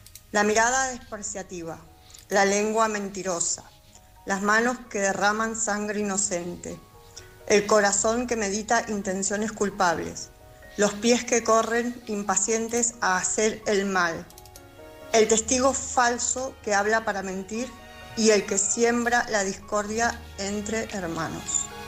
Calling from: Canary Islands, Spain; de Lanzarote otra vez

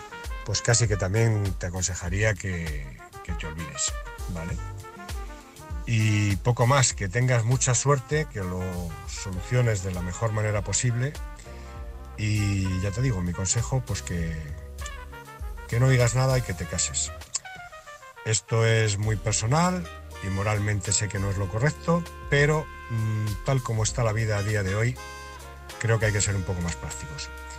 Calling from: Guadalajara, Castilla-La Mancha, Spain; corresponsal de Guadalajara, y os hablo desde Guadalajara.

